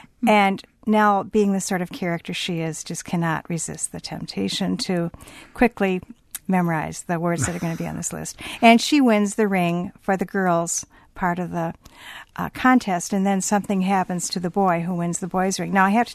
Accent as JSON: {"language": "English", "region": "Wisconsin", "country": "United States", "tie": "born or raised there", "said": "Wisconsin during the 50s and 60s had a dry goods store that was run by a Jewish family. I know we did in my hometown."}